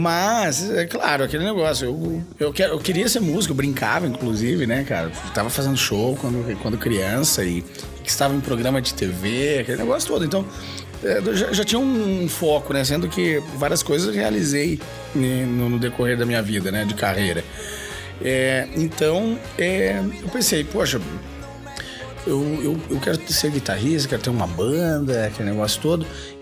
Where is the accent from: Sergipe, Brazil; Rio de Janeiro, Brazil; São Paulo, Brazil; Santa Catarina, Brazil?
Santa Catarina, Brazil; São Joaquim; aos 13 anos, eu fiz conservatório de música em São Joaquim, Santa Catarina, minha cidade natal